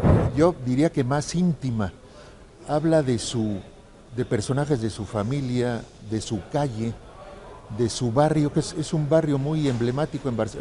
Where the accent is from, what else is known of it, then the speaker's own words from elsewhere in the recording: Veracruz, Mexico; Yo nací en Veracruz y soy veracruzano, pero de mi madre hacia arriba no. Entonces todo el tiempo suspiraban por Barcelona y se hablaba en catalán en casa.